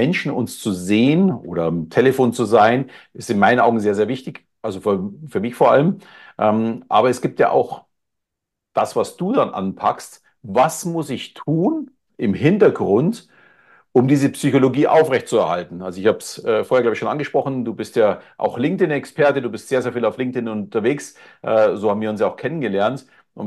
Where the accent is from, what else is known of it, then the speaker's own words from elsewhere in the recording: Bavaria, Germany; Ich bin zwar katholisch als Bayer natürlich erzogen worden, also jetzt nicht so als Riesenkirchgänger, aber ich war sogar mal kurzzeitig Ministrant.